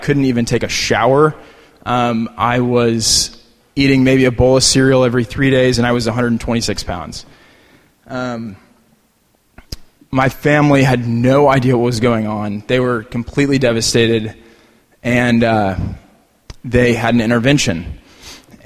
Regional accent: Texas, United States; I grew up in Texas.

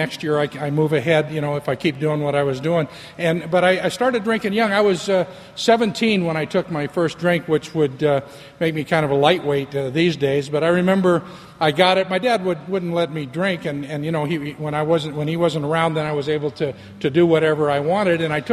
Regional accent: Los Angeles, California, United States; I'm from Los Angeles, Valley Village, you know, it's the San Fernando Valley.

